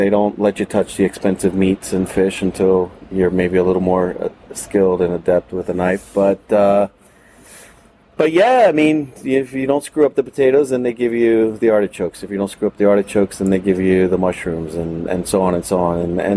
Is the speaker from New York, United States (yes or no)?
yes; New York, United States; Yeah, I grew up in New York. A lot of my formative years in restaurants were in New York City.